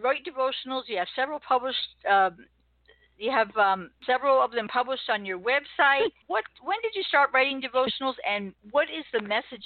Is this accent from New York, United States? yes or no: yes; New York, United States; I grew up in New York, and we used to spend a lot of time in the Adirondack country